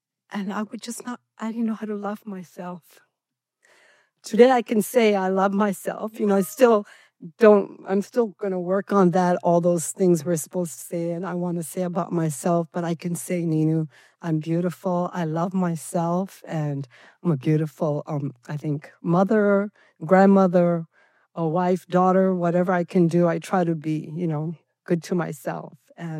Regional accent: Japan; I'm from a different, grew up in a different country and different culture. I grew up in Japan

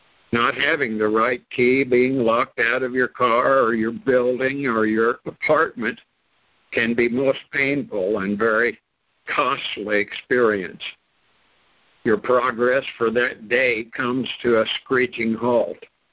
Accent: Burnville, Indiana, United States; now in Missouri, United States; I was born in Burnville, Indiana, population 75. It was a one-street town with two alleys and dogs all around.

